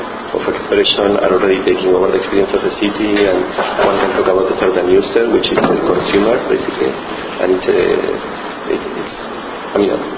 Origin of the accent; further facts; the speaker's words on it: Buenos Aires, Argentina; I'm from Buenos Aires. Maybe Buenos Aires is a big city